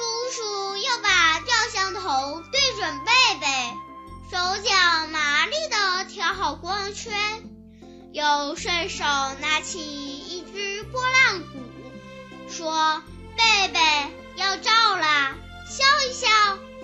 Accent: Xiuyan, Liaoning, China; 大家好，我是来自辽宁省鞍山市岫岩满族自治县兴隆中心小学的4年3班的一名小学生

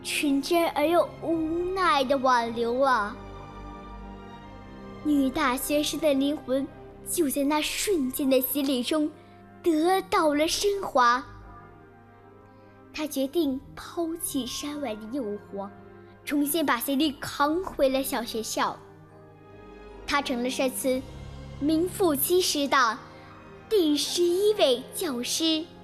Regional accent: South Korea; now in Fushun, China; 今年8岁了，我是来自韩国的小朋友，我现在在中国的辽宁省抚顺市北台小学上学。

